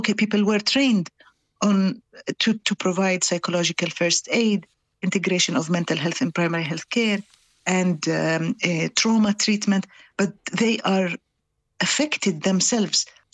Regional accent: Jerusalem, Palestine; I come from Jerusalem

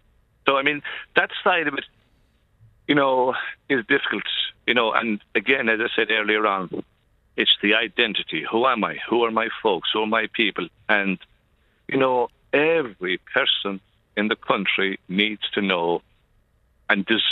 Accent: Ireland; I mean, we're Irish, you know, we're the human race.

